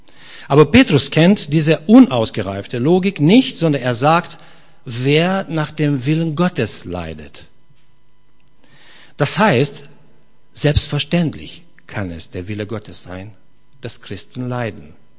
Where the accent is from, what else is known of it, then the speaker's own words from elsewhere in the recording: Romania; nach der Wende, als Ceausescu entfernt wurde und bei uns in Rumänien auch besser wurde, Demokratie